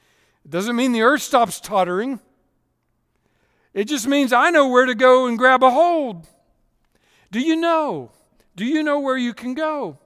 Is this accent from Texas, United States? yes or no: yes; Texas, United States; So growing up in Central Texas, I was never, ever, ever on boats.